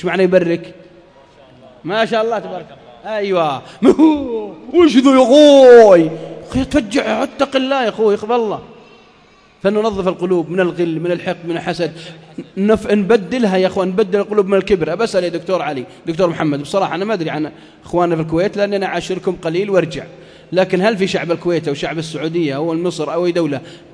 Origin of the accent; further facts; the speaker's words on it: Saudi Arabia; اللي يسمونها فياقرا عندنا في السعودية